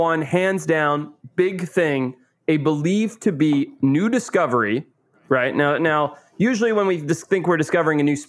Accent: Zimbabwe; I'm from Africa. This doesn't make any sense. It's hot here.

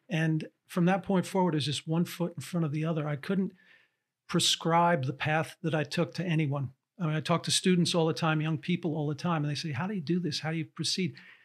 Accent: Brooklyn, New York, United States; I grew up in Brooklyn, New York. And for all intents and purposes, Hollywood and movie making was about as far removed from my upbringing as was humanly possible to have.

